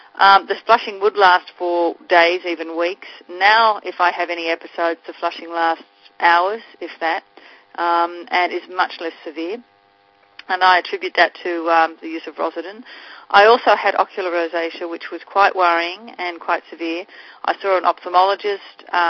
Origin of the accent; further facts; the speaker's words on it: Australia; now in Los Angeles, United States; I'm originally from Australia but have been in Los Angeles for about 10 years.